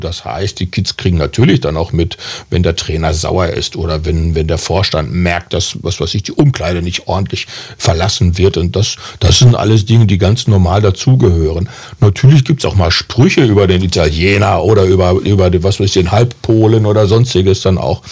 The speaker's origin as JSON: {"language": "German", "region": "North Rhine-Westphalia", "country": "Germany", "tie": "born or raised there", "said": "Ich bin auch in der Zechensiedlung groß geworden. So, und das ist einfach normal, finde ich, bei uns im Ruhrgebiet."}